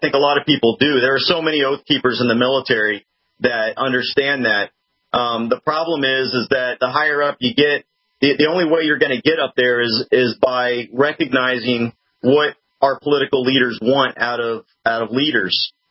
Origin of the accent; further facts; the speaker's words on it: Texas, United States; I'm a citizen first. I'm a Texan first.